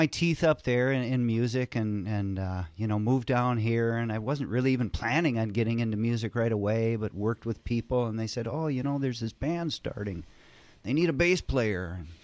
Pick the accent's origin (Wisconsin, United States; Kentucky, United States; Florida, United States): Wisconsin, United States; Superior; I grew up in Superior, Wisconsin, at the top of the state.